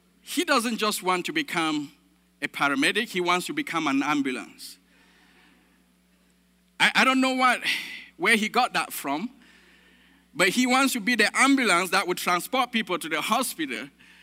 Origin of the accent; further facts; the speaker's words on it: Cameroon; When I was growing up in Africa, in Cameroon